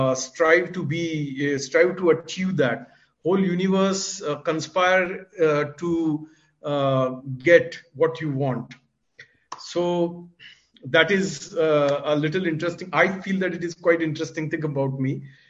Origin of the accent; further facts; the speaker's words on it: Mumbai, Maharashtra, India; English is a second language; moved away as an adult; now in Uganda; I come from India. I born and brought up in a city called Mumbai.